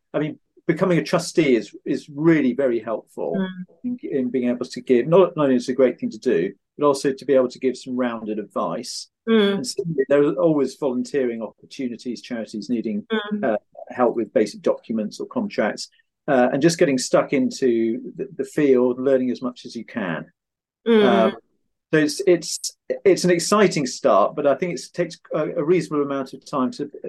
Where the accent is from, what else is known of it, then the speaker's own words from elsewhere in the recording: Oxford, South East England, United Kingdom; So I started out, Oxford is my hometown, even though I practice in London. And I started out as a teenager volunteering for Oxfam.